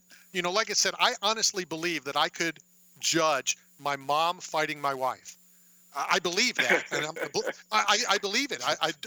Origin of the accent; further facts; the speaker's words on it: Philadelphia, Pennsylvania, United States; born there; I was born in Philly. I've lived in Philly maybe a year of my entire life, but it's just something when I say I'm from Philly.